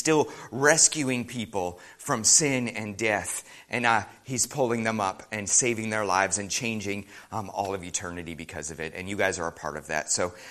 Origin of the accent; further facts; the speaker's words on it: Canada; obviously I'm not from here, I'm from Canada, let's get that out of the way. We have this saying in Canada called the back row Baptists.